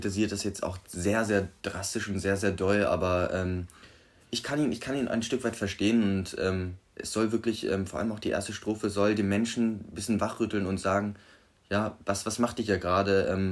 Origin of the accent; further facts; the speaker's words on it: Wolfsburg, Lower Saxony, Germany; wir kommen ja beide aus Wolfsburg, ja, gehen aufs Gymnasium Fallersleben